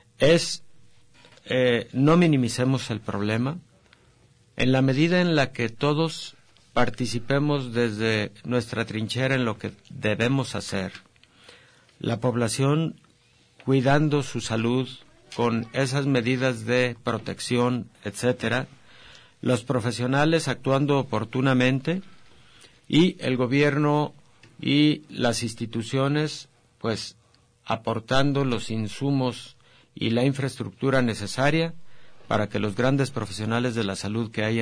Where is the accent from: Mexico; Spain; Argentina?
Mexico; Somos los mexicanos muy creativos a hacer un tipo cubrebocas.